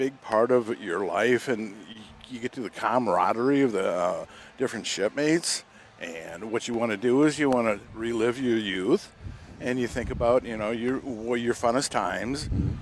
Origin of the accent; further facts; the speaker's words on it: Stoughton, Wisconsin, United States; from Stoughton, Wisconsin.